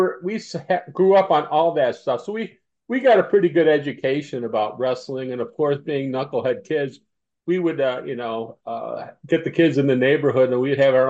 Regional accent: North Tonawanda, New York, United States; I grew up in Western New York in a city called North Tonawanda, which is between Buffalo, which is between Buffalo and Niagara Falls.

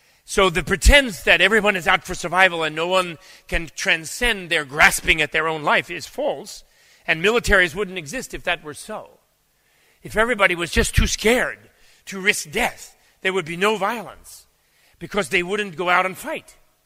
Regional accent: United States; But that's probably because I'm American and I'm thinking of John Belushi.

